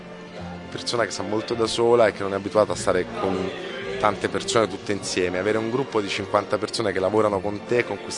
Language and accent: Italian; Naples, Campania, Italy; è un tipo di immagine di Napoli che io da napoletano non riesco a vedere.